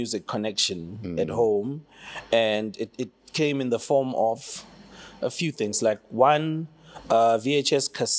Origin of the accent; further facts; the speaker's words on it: Sasolburg, Free State, South Africa; So I grew up in Cecilburg. I grew up as a Free Stater.